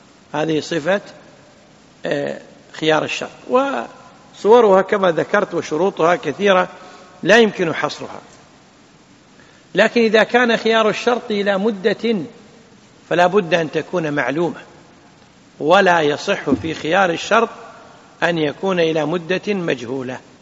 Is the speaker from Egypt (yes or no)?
no; Kuwait; عندنا بالكويت يقولون إيش علاقتك في الموضوع؟ هذه هي نفسها.